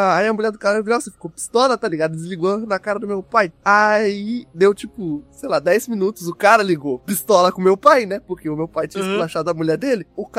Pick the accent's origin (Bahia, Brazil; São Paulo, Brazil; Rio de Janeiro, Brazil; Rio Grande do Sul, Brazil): Rio de Janeiro, Brazil; now in Santa Catarina, Brazil; Mas como eu também sou carioca, né? Sou criado por carioca, sou malandro, né?